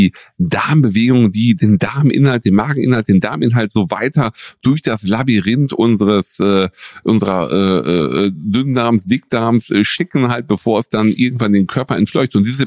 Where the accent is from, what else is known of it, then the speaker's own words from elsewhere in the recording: North Rhine-Westphalia, Germany; Ja, die Ruhr, die fließt bei uns im Ruhrgebiet.